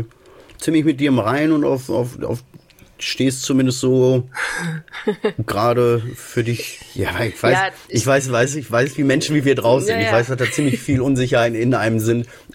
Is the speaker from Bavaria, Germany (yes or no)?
no; North Rhine-Westphalia, Germany; Ich bin Ruhrpottler.